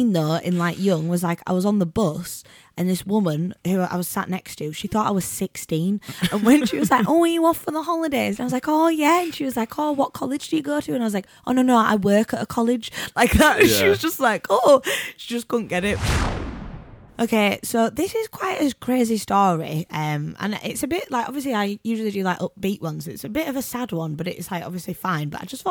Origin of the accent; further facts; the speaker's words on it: United Kingdom; Like, as British people, and I've said it, you've said it, everybody I know like have said it.